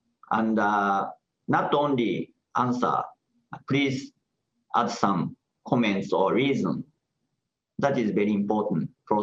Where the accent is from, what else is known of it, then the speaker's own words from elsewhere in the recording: Osaka, Japan; English is a second language; from Osaka.